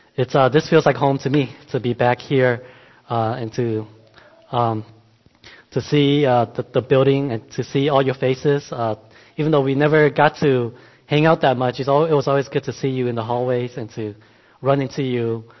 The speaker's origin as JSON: {"language": "English", "town": "Rochester", "region": "Minnesota", "country": "United States", "tie": "born or raised there", "said": "I grew up here in Rochester, went to Hmong Baptist Church, and now we're in Eota."}